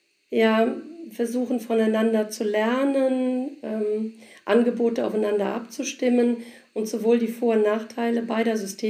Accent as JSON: {"language": "German", "region": "Rhineland-Palatinate", "country": "Germany", "said": "ich komme aus Rheinland-Pfalz"}